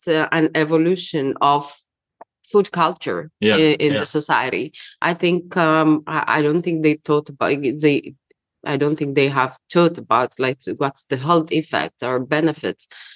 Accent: Ethiopia; English is a second language; I'm from Ethiopia, so I grew up in a multi-ethnical society. So I myself, I'm a mixture of like six tribes. So one of the tribe is Gragi

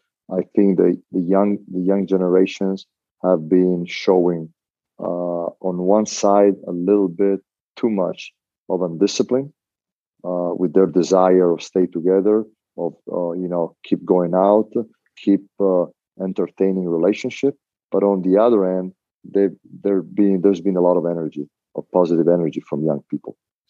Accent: Venice, Veneto, Italy; I grew up in Mestre and Venice. Mestre is the land part of Venice, not on the sea. Mm-hmm. Both small cities, a little bit like San Francisco and Oakland, let's say, they're separate from the bridge.

